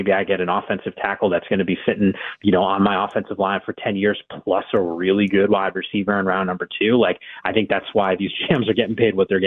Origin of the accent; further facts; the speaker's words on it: Northeast, United States; I'm a Giants fan. Suk, I don't know if you realize that. I'm from the Northeast originally.